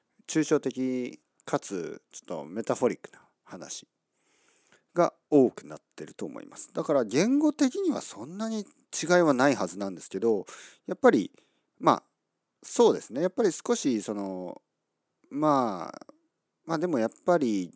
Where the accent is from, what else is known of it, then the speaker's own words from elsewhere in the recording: Kyushu, Japan; 僕は今九州の田舎、僕の両親の実家、僕の両親の家、僕の実家ですね、僕が生まれ育った場所に来てるんですが